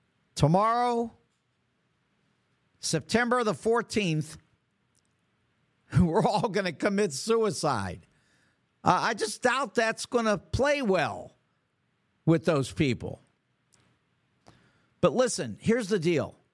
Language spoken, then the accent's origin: English; California, United States; You know, I'm from California myself. Lived 2 years in San Francisco before it became a dirty, nasty city